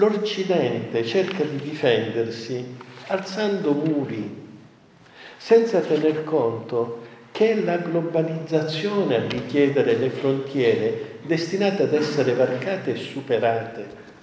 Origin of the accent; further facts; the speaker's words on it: Messina, Sicily, Italy; io sono di Messina, originario di Messina